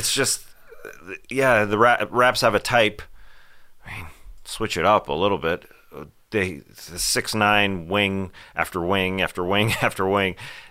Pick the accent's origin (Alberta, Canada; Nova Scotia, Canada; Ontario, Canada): Ontario, Canada; Toronto; Hey, I'm from Toronto.